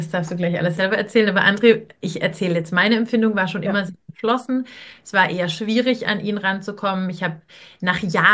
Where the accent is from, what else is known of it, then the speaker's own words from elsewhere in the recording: Germany; ich komme aus Deutschland. Wir sprechen verschiedene Sprachen. Ich spreche Russisch